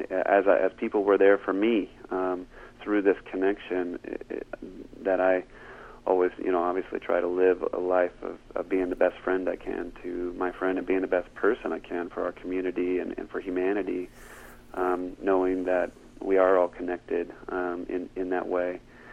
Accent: Monterey, California, United States; I was looking out across the ocean that I grew up near, the cypress trees that I grew up near

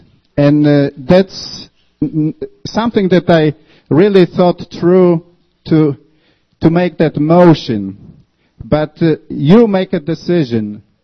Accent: Poland; now in United States; I came from Poland in 1980, free to U.S. and become a U.S. citizen. It's going to be probably pretty soon, about 30 years.

